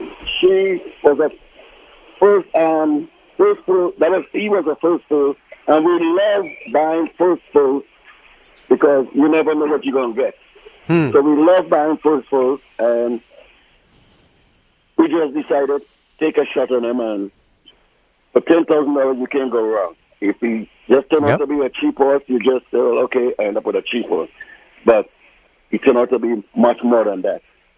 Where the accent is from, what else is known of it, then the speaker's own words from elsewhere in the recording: New York, United States; I mean, I grew up in New York, and come on.